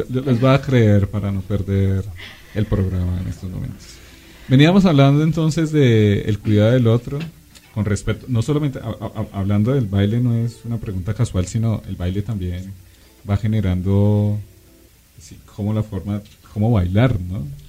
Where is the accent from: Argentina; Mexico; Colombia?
Colombia; que es una tarea de todos como colombianos en este momento, que es la paz.